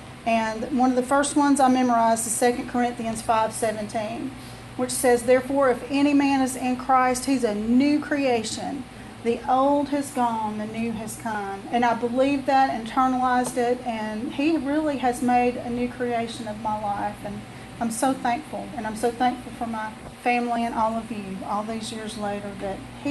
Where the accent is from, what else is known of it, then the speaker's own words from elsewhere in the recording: Thomasville, Alabama, United States; I was born in Thomasville, Alabama, a very small town